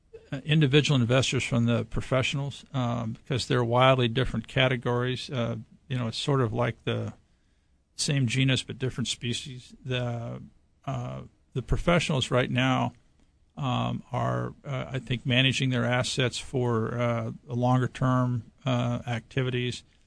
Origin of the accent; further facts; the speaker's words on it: Midwest, United States; I grew up in the Midwest, so there was this sort of no-nonsense Calvinistic, if you just work harder, you'll probably get better mindset.